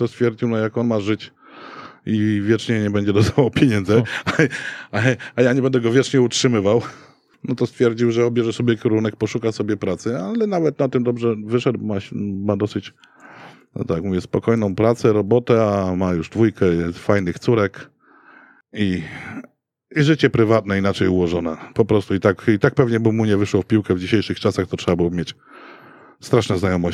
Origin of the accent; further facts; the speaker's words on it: Warsaw, Masovian Voivodeship, Poland; przecież ja jestem z Brudna